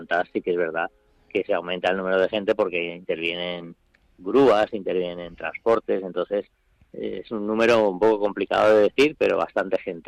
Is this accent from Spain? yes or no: yes; Valencian Community, Spain; a ti te pilla como valenciano, como fallero